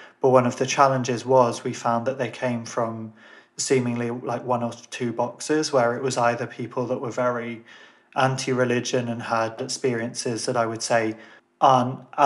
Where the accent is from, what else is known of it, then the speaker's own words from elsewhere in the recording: Ireland; You know, me being Irish, having a Catholic and a Protestant parent